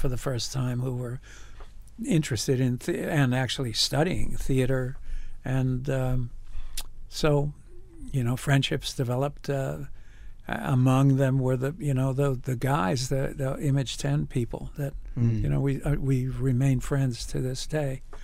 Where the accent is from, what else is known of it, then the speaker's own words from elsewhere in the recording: New York City, New York, United States; So I grew up in the Bronx, and I was a Latino. My dad was from Cuba.